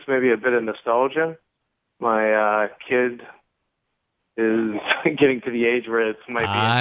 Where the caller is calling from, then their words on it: Easton, Maryland, United States; from Easton, Maryland.